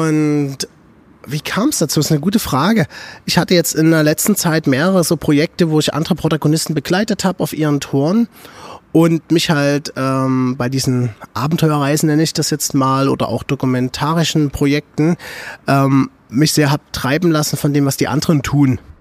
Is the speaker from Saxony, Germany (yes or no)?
yes; Dresden, Saxony, Germany; hier in Dresden, oder? Bei mir in meiner Heimatstadt.